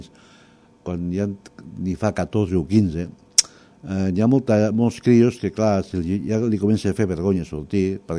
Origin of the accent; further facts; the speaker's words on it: Flix, Catalonia, Spain; som de Flix.